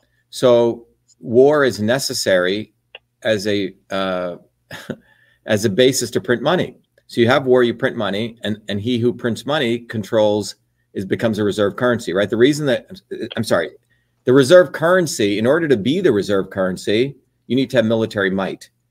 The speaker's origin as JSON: {"language": "English", "country": "India", "tie": "born or raised there", "said": "So I have a perspective on that because I grew up in India"}